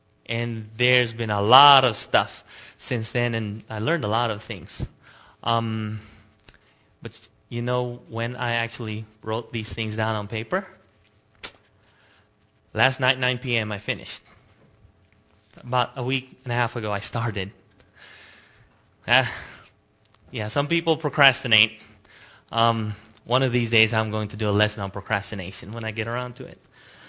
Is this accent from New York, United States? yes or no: no; Pasadena, California, United States; Because I grew up in Pasadena. I never knew what that meant.